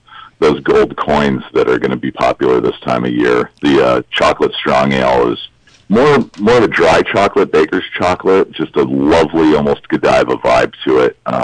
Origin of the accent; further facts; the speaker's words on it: Menlo Park, California, United States; I'm from Northern California, grew up in Menlo Park and went to Stanford and was living in San Francisco in the mid-90s.